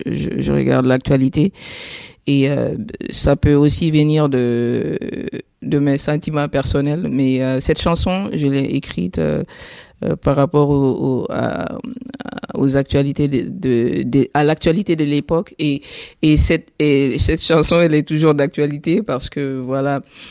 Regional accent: Mali; first language Bambara; French is a second language; Toujours en Bambara. Ouais. Voilà, ma langue maternelle, que l'on appelle Djula en Côte d'Ivoire et au Burkina Faso

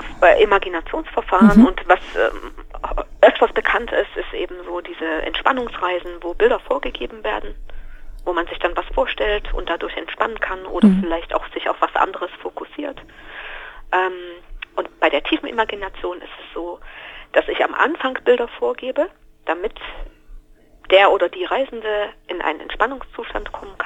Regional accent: Saxony, Germany; also born or lived in Colombia; Oder ich wäre auch nicht in meine Heimat zurückgekommen, hier in die Leipziger Gegend, nach 12 Jahren.

